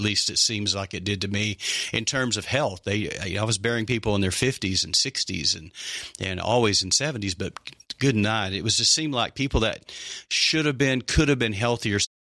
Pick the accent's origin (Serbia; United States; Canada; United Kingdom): United States; Texas; I grew up in West Texas, and we were all about meat up there.